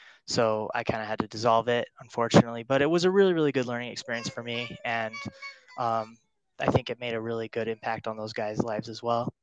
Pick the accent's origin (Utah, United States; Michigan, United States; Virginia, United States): Utah, United States; Salt Lake City; No. I grew up in Salt Lake, and we were living in Heber at the time.